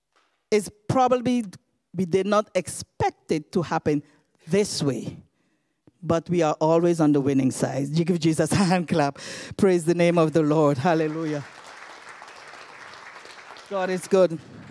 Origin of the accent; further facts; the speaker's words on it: Aruba; I'm from Aruba, by the way